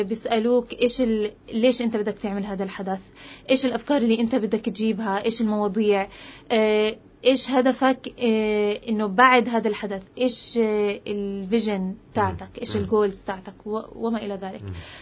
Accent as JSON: {"language": "Arabic", "town": "Gaza", "region": "Gaza Strip", "country": "Palestine", "said": "كتير شباب عندنا بغزة عندها افكار وعندها طاقة"}